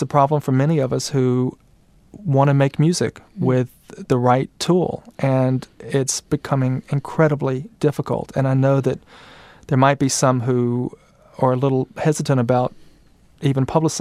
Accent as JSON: {"language": "English", "town": "Macon", "region": "Georgia", "country": "United States", "tie": "born or raised there", "said": "I grew up with Mike in Macon, Georgia. We sang in church choir together."}